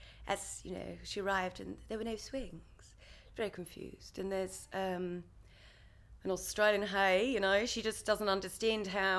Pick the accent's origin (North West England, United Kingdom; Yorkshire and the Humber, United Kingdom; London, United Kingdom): London, United Kingdom; Tolworth; born there; I'm 27, and I was born actually in Tolworth, but I live now in London, and I have lived in London for a long time.